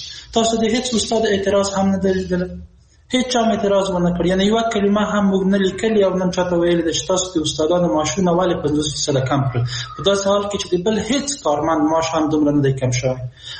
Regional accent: Afghanistan; موږ د افغانستان خلک یو،

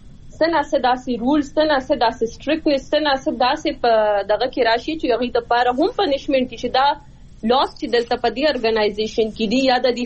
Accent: Swat, Khyber Pakhtunkhwa, Pakistan; زه پخپله چونکې د سوات نه یم نو زه خپل د علاقې اولنۍ فیمیل یم چې زه راوت یم

